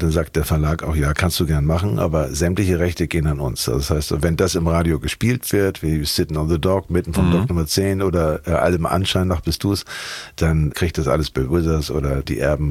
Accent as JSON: {"language": "German", "region": "Hamburg", "country": "Germany", "tie": "born or raised there", "also_born_or_lived": "Ahrensburg", "said": "Wandsbek war meine Schule. Ich bin geboren in Barmbek Süd, was ja auch als Beverly Hills von Barmbek gilt."}